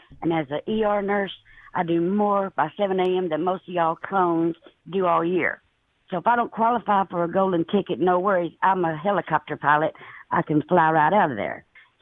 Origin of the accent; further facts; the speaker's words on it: Knoxville, Tennessee, United States; I come correct from Knoxville, Tennessee as one of your lady clones.